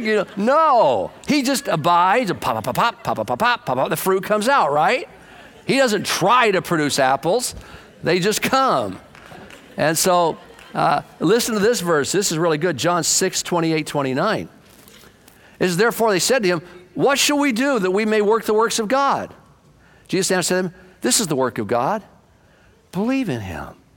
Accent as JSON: {"language": "English", "town": "Bakersfield", "region": "California", "country": "United States", "said": "Where are you from? We're from Bakersfield."}